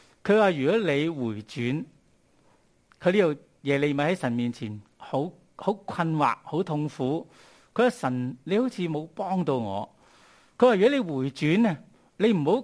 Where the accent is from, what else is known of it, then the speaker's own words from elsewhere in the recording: Hong Kong; 我们香港人